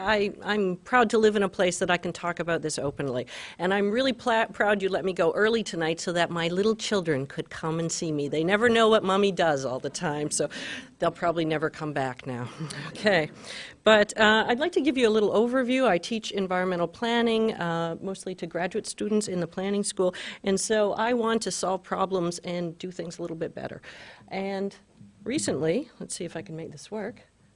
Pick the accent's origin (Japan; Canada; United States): Canada; Now, as a Canadian, I'm a little bit excited about that.